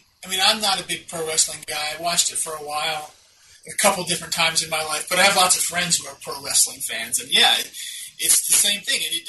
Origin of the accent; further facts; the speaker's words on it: Alabama, United States; because I grew up in Alabama, right?